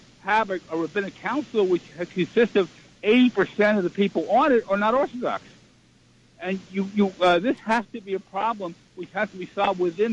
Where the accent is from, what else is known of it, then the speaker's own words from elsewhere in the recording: Fair Lawn, New Jersey, United States; I'm from Fairlawn, New Jersey, but I work in Brooklyn, New York.